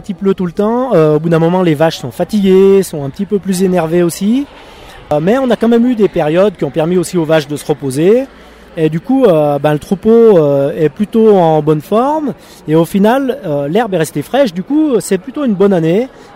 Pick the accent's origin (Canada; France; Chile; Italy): France; Feissons-sur-Salins, Auvergne-Rhône-Alpes; Donc à l'origine, effectivement, on est de Fesson-sur-Salin, hein, donc le versant sud, hein, et c'est pour ça qu'on retourne là-bas l'hiver